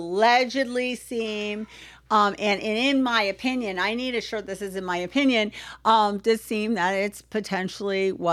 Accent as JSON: {"language": "English", "region": "Virginia", "country": "United States", "tie": "born there", "said": "I wouldn't say I'm from Virginia, but I was born there."}